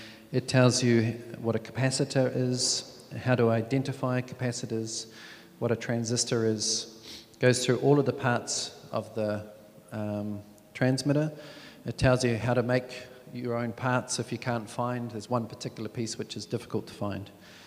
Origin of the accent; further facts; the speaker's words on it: New Zealand; I'm from New Zealand.